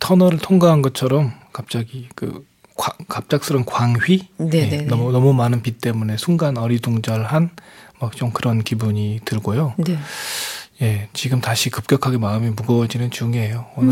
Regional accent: Jeolla, South Korea; 저는 고향이 전라도라서요.

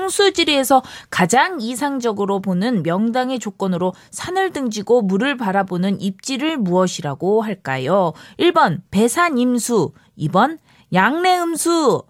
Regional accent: Seoul, South Korea; 저는 여러분 믿기 어렵겠지만 고향이 서울이에요.

